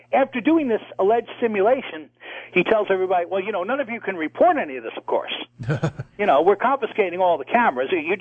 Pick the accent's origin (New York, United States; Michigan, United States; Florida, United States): New York, United States; Long Island, where I live, I was brought up in Long Island